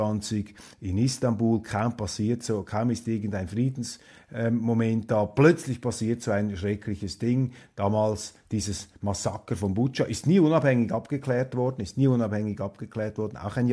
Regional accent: Switzerland; als Schweizer

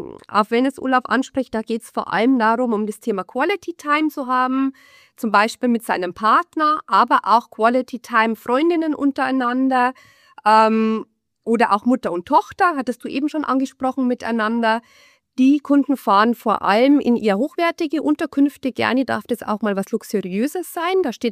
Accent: Bavaria, Germany; ich komme ja aus Bayern. Ich fahre da schon gerne ja immer wieder hin.

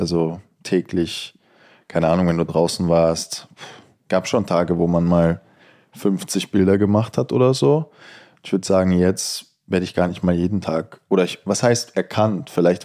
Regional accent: Rosenheim, Bavaria, Germany; Wenn es jemand ist, der Bayern kennt oder der meine Region kennt, dann sage ich, ich komme aus Rosenheim.

